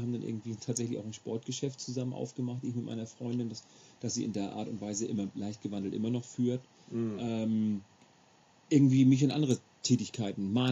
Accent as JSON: {"language": "German", "region": "Schleswig-Holstein", "country": "Germany", "tie": "born there"}